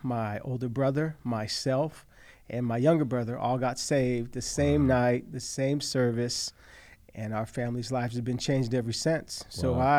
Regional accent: California, United States; Yes. Yeah, West Coast kid all

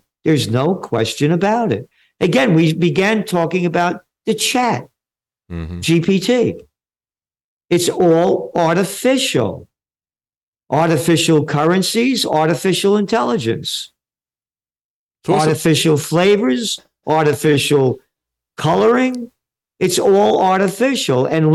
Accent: New York City, New York, United States; born there; I'm only me because … born in the Bronx, born to be free.

